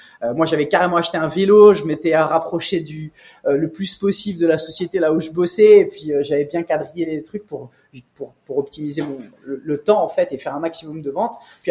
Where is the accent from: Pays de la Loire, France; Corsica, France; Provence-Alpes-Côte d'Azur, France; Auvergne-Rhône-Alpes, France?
Provence-Alpes-Côte d'Azur, France; Nice; Donc, moi, je suis niçois. J'ai 33 ans. J'ai grandi à Nice. J'ai fait mes études au Canada.